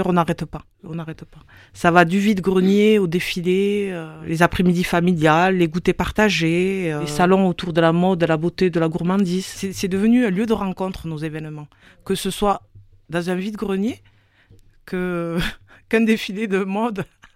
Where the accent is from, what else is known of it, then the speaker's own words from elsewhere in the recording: Occitanie, France; On a grandi à Bellefontaine, on a vécu à la Rainerie, donc le Mirail...